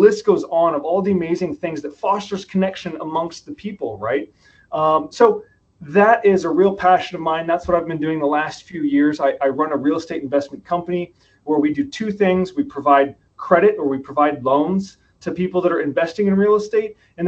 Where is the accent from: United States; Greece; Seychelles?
United States; Midwest; So real quick, you know, 1 to 2 minute background is I grew up in the Midwest.